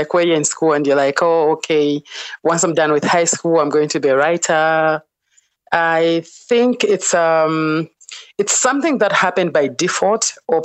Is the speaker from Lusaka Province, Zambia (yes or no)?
no; Chipata, Eastern Province, Zambia; from the time I was a kid in the village where I grew up in Chipata, which is the eastern side of Zambia.